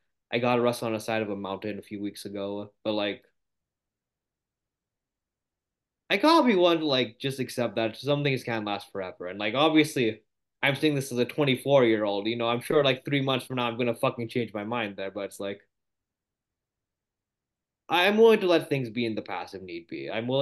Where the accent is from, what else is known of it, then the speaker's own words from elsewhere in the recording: Canada; The way as a Canadian I'm raised, like I would believe like this is like a solemn day, like everything in the country shuts down, like a big day of memorial.